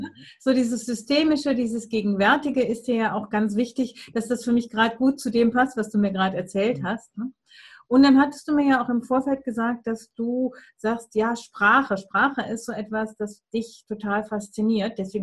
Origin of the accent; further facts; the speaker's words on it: North Rhine-Westphalia, Germany; Du, ich komme ja auch aus dem Rheinland.